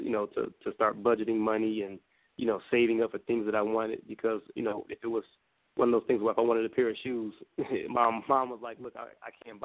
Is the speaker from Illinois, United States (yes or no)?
yes; Chicago, Illinois, United States; And so growing up in Chicago, it was just us three.